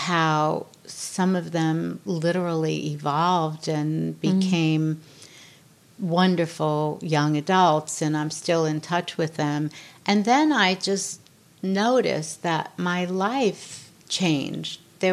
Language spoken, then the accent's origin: English; New York, United States; I'm born and raised in New York. I'm tough.